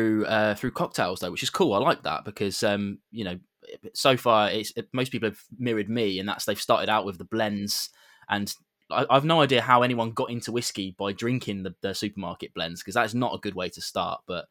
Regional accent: England, United Kingdom; as you well know, as an Englishman, if the temperature gets above 30, we all tend to melt a little bit.

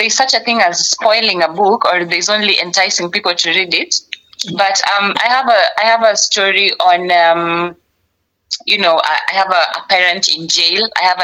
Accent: Game, Siaya County, Kenya; So, yeah, that answers the question. I'm from a place called Game.

